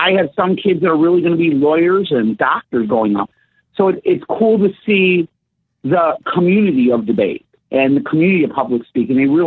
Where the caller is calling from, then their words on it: Woodbridge, Virginia, United States; I'm calling from Woodbridge, Virginia.